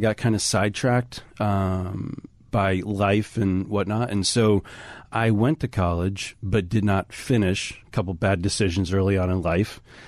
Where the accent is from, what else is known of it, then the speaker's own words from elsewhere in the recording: Trumbull, Connecticut, United States; also born or lived in Fairfield; First in Fairfield, then Trumbull.